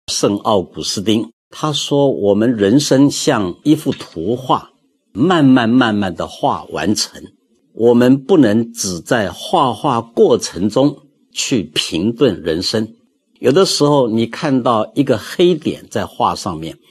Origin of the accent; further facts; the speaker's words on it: China; 我们中国人说到人生四大乐